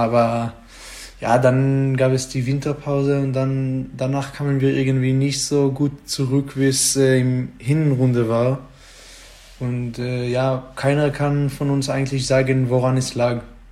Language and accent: German; Israel; German is a second language; Ja, ich komme so zwischen Jerusalem und Tel Aviv, da ist so ein kleiner Dorf, da wohne ich. Ruhiger Dorf, cooler Platz eigentlich.